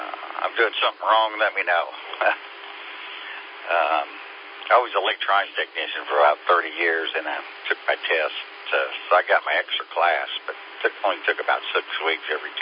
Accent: Boynton Beach, Florida, United States; I'm actually originally from Boynton Beach, Florida

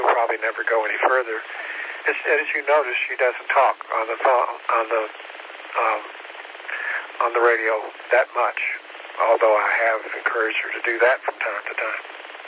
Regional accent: Tennessee, United States; I grew up in Tennessee, and there was never any issue.

